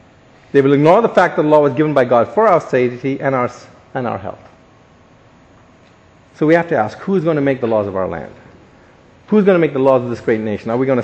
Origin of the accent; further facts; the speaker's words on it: India; born there; As you know from my intro, I'm an Indian by birth.